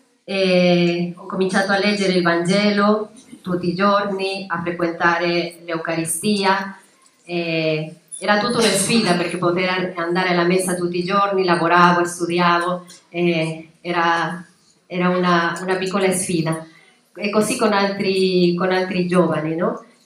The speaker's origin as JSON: {"language": "Italian", "country": "Ecuador", "lives_now": "Italy", "said": "al mio paese, che è Bianca, dove sta Bianca? Non ti ricordi qual è il mio paese, Bianca? L'Ecuador. Ero in Ecuador, all'altro lato del mondo"}